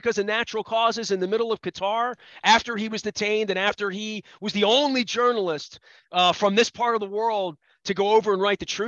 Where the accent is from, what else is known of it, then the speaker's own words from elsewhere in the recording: United States; As an American, I like it more than I liked it 8 years ago